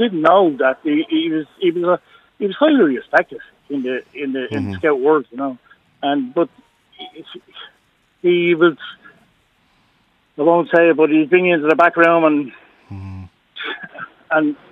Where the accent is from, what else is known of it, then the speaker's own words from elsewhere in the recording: Donnycarney, Leinster, Ireland; born there; Well, I was born in Dunnycarney, not far from you